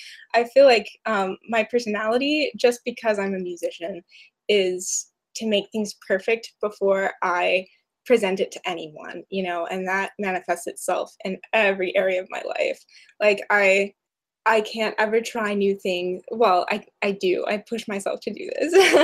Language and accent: English; Roanoke, Virginia, United States; Currently, I'm residing in my hometown, Roanoke, Virginia, and I'm doing some private teaching there.